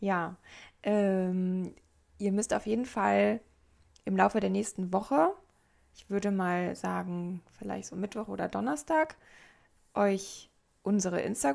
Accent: East Germany, Germany; Ja, ich komme aus Ostdeutschland.

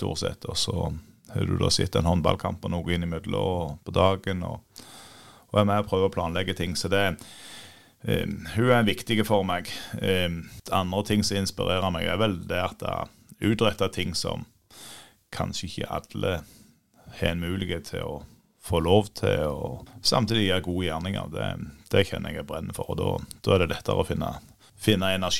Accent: Nærbø, Rogaland, Norway; Jeg kommer fra Lode på Nærbø.

